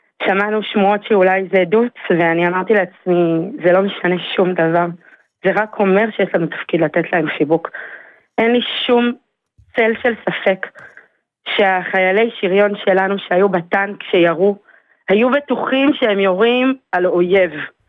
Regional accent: Karnei Shomron, West Bank, Palestine; גדלנו בקרני שומרון.

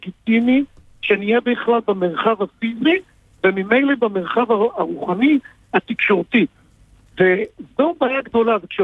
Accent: Tel Aviv, Tel Aviv District, Israel; אני גדלתי בתל אביב, למדתי ליד הבימה לפני כ-40 שנה

